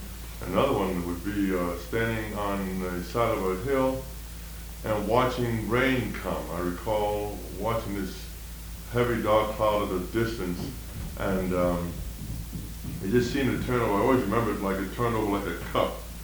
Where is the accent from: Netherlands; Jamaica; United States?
Netherlands; I was born and raised in Holland